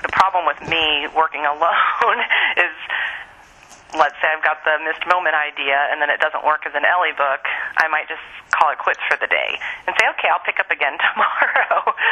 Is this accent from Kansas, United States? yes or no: yes; Kansas, United States; I grew up in Kansas.